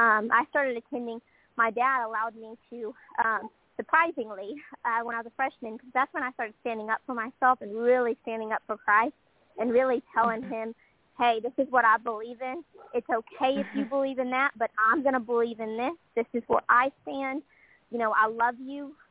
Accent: Toller, Texas, United States; also born or lived in Forney, Texas; I got told that I was moving from Toller, Texas, all the way to Forney, Texas, to a huge school.

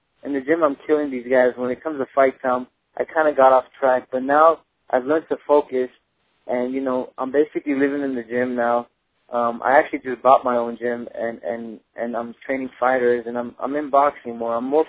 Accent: Glendale, United States; it's in my hometown of Glendale. And I represent Glendale

